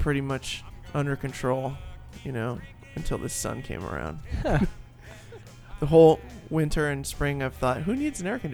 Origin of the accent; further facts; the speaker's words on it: United States; I don't have a pool guy because I'm American.